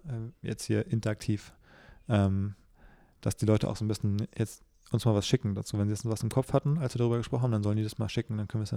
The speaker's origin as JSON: {"language": "German", "region": "Berlin", "country": "Germany", "tie": "born or raised there", "said": "ich bin ja gebürtiger Berliner, aber so richtig Mitte-Berliner war ich ja eben lange Zeit nicht."}